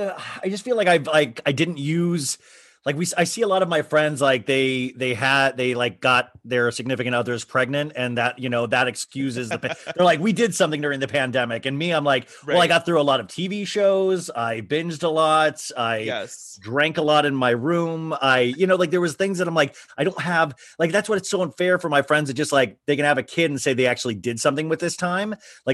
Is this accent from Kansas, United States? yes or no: yes; Kansas, United States; my mom took me and I made her take me to see Angels in America. And she had no fucking clue. Like, we're from Kansas.